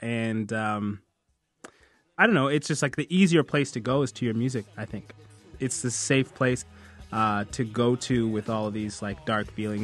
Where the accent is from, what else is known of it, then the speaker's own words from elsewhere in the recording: Kenya; born there; We were refugees in Uganda for a while, everywhere basically in Central and East Africa. Then I was born in Kenya, and we were still refugees at that point.